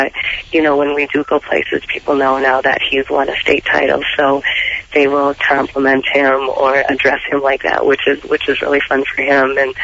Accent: Devils Lake, North Dakota, United States; I'm from North Dakota, so I went to school at Devil's Lake Central High School.

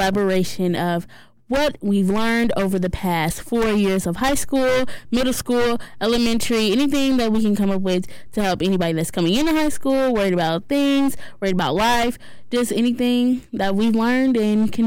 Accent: Lawrence Township, United States; I was born and raised in Lawrence Township.

